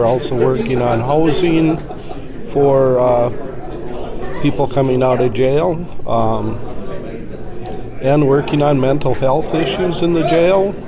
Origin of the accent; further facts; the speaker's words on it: Wisconsin, United States; from Dunn County, Wisconsin.